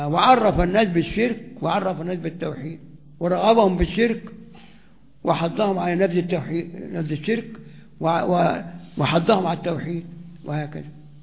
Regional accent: Egypt; تقول يا سيدنا الحسين، يا سيدة زينب، يا بدوي عندنا في مصر

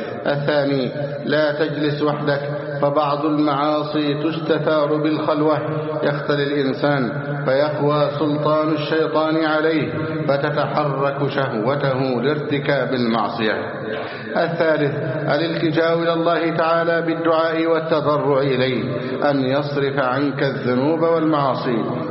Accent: Egypt

